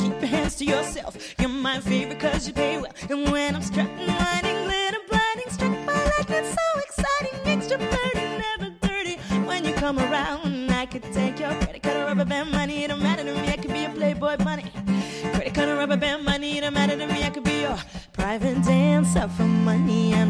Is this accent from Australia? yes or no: yes; Australia; And growing up in Australia, that just adds to it.